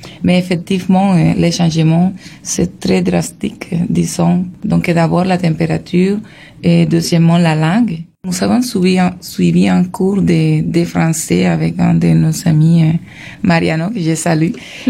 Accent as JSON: {"language": "French", "town": "Barranquilla", "region": "Atlántico", "country": "Colombia", "tie": "born or raised there", "said": "Et même si ma ville natale, Barranquilla, n'était pas trop touchée pour ces conflits"}